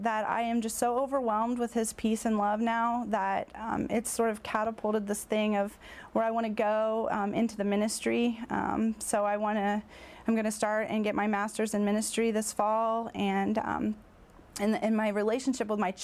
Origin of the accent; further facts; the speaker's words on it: Newark, United States; also born or lived in Chicago; I moved to Newark, which is my hometown. I grew up, I was born and raised in Newark. I had previously lived in Chicago area for 11 years